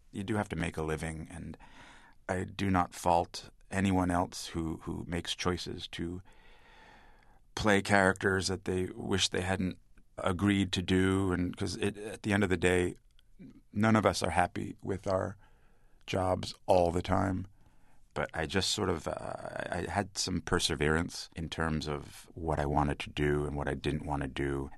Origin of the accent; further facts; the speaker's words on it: New Jersey, United States; It was a revolving door policy at our house growing up in New Jersey, where piano lessons were given all day throughout the day